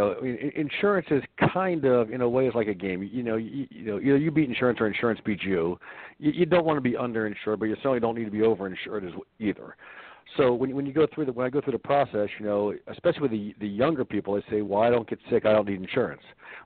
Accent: Pennsville, New Jersey, United States; now in Chicago, United States; I'm calling in from the Chicago area. I live in a Chicago suburb. Grew up in a town called Pennsville, New Jersey, which is probably 30 minutes outside of Philadelphia.

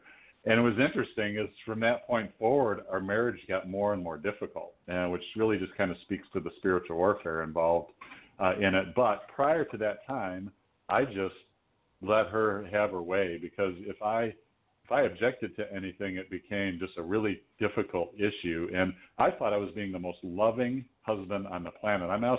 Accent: Toledo, Ohio, United States; Well, I'm from the Toledo, Ohio area, Northwest Ohio, and in Buckeye country, and have lived here most of my life

